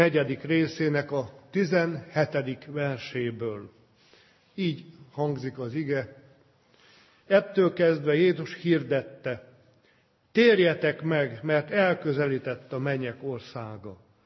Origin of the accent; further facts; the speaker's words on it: Transylvania, Romania; Mindjárt rájöttek a testvérek, hogy Erdélyből jöttem, ott úgy köszönünk, hogy békesség Istentől.